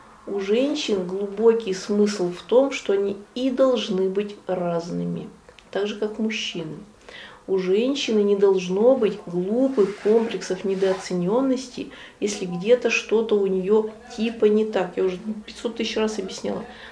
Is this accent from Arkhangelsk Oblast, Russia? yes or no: yes; Yagry, Arkhangelsk Oblast, Russia; мое детство на Яграх гуляли козы. И молодость.